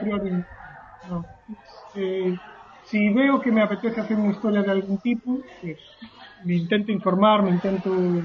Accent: Galicia, Spain; debe ser porque soy gallego y soy muy bruto

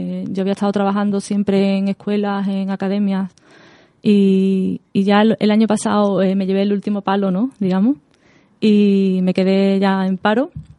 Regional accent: Seville, Andalusia, Spain; soy de Sevilla, del barrio de San José de Palmete. Tengo 31 años

